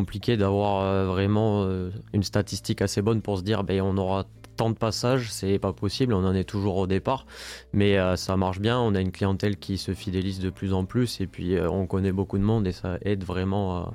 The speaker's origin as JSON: {"language": "French", "town": "Bergerac", "region": "Nouvelle-Aquitaine", "country": "France", "tie": "born or raised there", "said": "je suis né à Bergerac, j'ai vécu aux alentours, donc on est d'ici"}